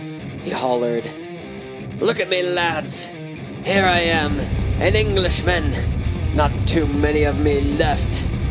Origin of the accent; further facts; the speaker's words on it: United States; Hearing this as an American from an immigrant of a Muslim country, it wasn't shocking to me that he was kind, but I just wished all the xenophobes back in the States could have watched this transpire.